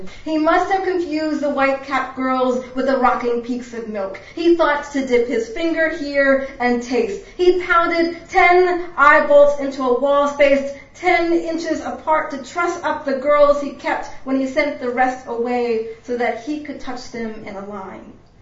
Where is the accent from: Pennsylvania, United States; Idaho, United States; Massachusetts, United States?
Pennsylvania, United States; Philadelphia; now in Montana, United States; And on the news, there is some news from home, from Pennsylvania. I'm originally from Philadelphia.